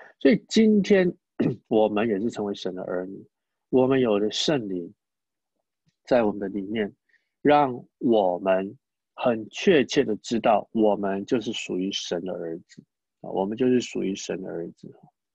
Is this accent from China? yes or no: no; Taiwan; 搞不好我们台湾话还有一点这个希伯来文的影响啊